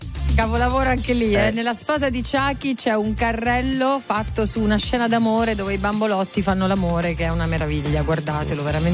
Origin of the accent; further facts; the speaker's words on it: Netherlands; Italian is a second language; Netherlands o Netherlands è il nome corretto del mio paese di origine.